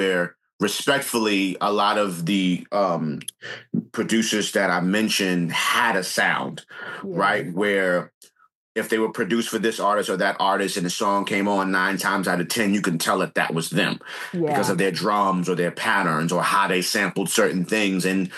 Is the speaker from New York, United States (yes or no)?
yes; Bronx, New York, United States; And then, of course, growing up in the Bronx, in the hood, in the projects, being surrounded by so many negative things